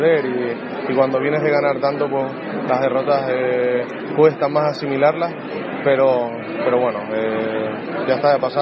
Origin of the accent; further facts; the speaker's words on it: Tenerife, Canary Islands, Spain; moved away; me fui hace mucho tiempo de Tenerife, pero mis vínculos con mi tierra son muchos